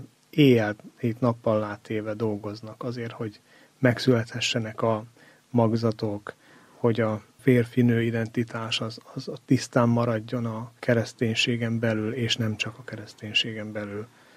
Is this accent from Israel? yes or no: no; Southern Slovakia, Slovakia; moved away as an adult; annyira Magyarország, meg a felvidék, ahol én születtem, meg éltem 20 éves koromig, az nem egy peremvidék, ez a normál kultúra.